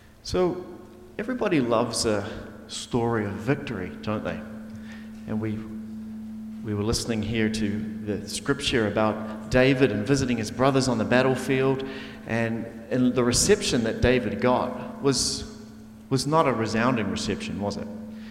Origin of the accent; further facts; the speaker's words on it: New Zealand; accent: New Zealand; because of my accent, you can tell that I come from a little place called New Zealand. It's far, far away, and it's true.